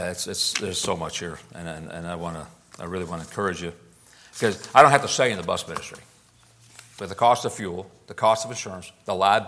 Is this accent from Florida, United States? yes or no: yes; Tampa, Florida, United States; I grew up in Tampa, Florida. The first bus ministry I ever saw was in Tampa, Florida, Good Shepherd Baptist Church. My cousins rode a bus to that church.